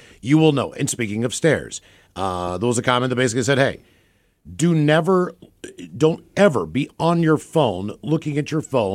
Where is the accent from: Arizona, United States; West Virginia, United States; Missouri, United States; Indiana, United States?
West Virginia, United States; I was from West Virginia.